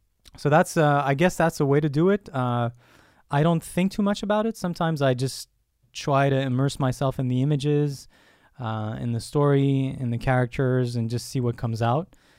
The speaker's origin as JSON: {"language": "English", "town": "Montreal", "region": "Quebec", "country": "Canada", "said": "I'm from Montreal, so I was born in Montreal."}